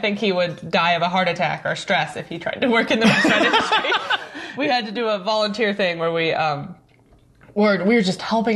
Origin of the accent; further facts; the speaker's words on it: St. Louis, Missouri, United States; St. Louis.